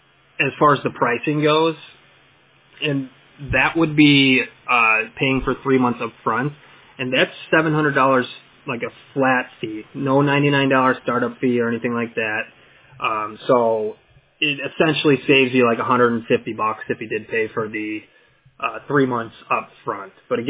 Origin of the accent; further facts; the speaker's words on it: Crystal Lake, Illinois, United States; I'm from Crystal Lake, Illinois.